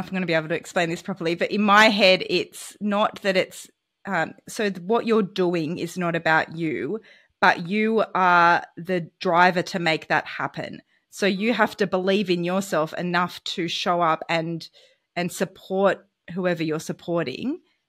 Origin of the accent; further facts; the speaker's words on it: Sydney, New South Wales, Australia; We're from Sydney, and then we came down the south coast of New South Wales.